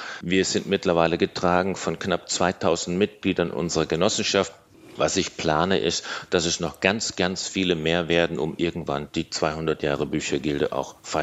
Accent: Augsburg, Bavaria, Germany; Ich bin Augsburger

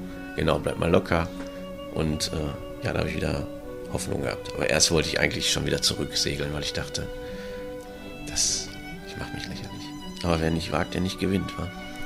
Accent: Dortmund, North Rhine-Westphalia, Germany; Ich komme aus Dortmund

